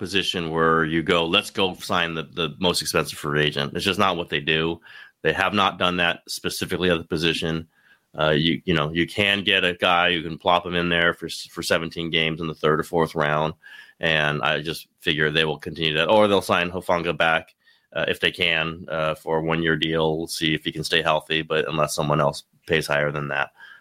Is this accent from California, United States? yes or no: yes; Burlingame, California, United States; also born or lived in San Francisco / Oakland; As all people know, that is my hometown, Burlingame, California.